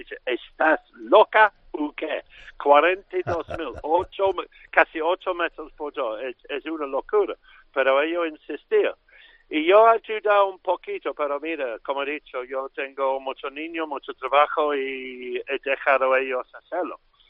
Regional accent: Scotland, United Kingdom; Spanish is a second language; now in London, United Kingdom; Yo soy escocés, es decir, soy británico, pero no soy inglés.

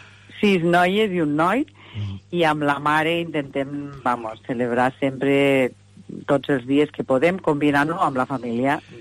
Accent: Lleida, Catalonia, Spain; jo de Lleida, avui que vinc de Barcelona

